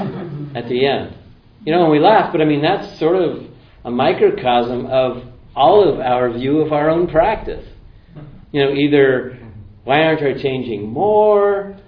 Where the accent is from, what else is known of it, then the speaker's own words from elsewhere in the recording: Marin County, California, United States; You know, I grew up in Marin County for God's sake, you know.